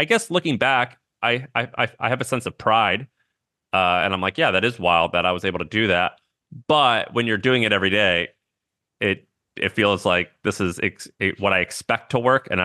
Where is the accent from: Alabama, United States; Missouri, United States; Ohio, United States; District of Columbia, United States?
Missouri, United States; St. Louis; also born or lived in Nashville; So I was born and raised in St. Louis. When I was 18, I went to Nashville, Tennessee to go to college.